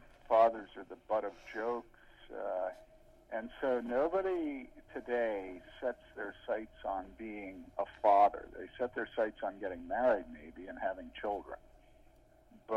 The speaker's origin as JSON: {"language": "English", "town": "Havertown", "region": "Pennsylvania", "country": "United States", "tie": "born or raised there", "said": "we grew up 11 minutes from your church, and I grew up on Rodman Avenue in Havertown."}